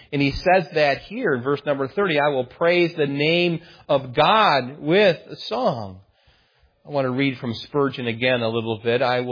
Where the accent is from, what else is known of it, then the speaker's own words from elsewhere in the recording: United States; we've been born and raised in America